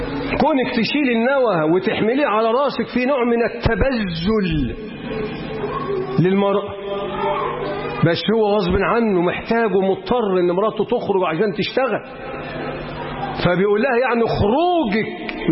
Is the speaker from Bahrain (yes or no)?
no; Egypt; اللهم اجعل بلدنا مصر بلد امن وامان ورخاء واستقرار